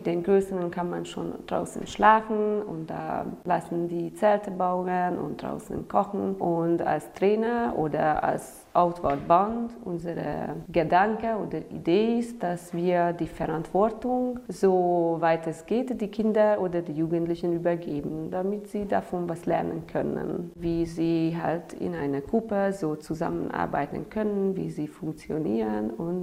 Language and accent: German; Hungary; German is a second language; now in Romania; ich komme ursprünglich aus Ungarn und arbeite hier bei Outward Bound Rumänien seit 3 Jahren